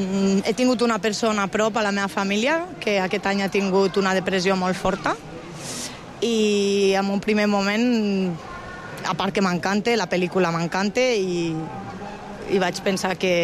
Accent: Catalonia, Spain; first language Aranese; Era la meva llengua materna, mon pare era la meva mare, m'han parlat tots tenen aranès, era la meva família i tot aranesa.

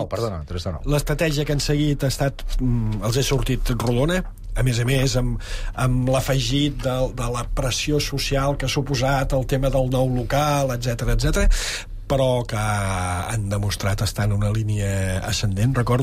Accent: Valls, Catalonia, Spain; sóc de Valls, i per tant, orgull de xiquets de Valls

